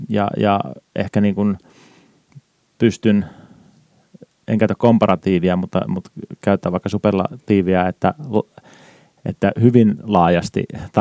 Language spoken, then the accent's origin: Finnish; Jyväskylä, Central Finland, Finland; Mä oon kotoisin Jyväskylästä, jossa mä tällä hetkelläkin asun, mutta siihen väliin sitten mahtuu kaikenlaista.